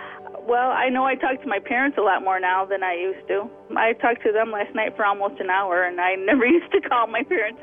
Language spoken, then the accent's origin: English; Lansing, Michigan, United States; from Lansing, Michigan.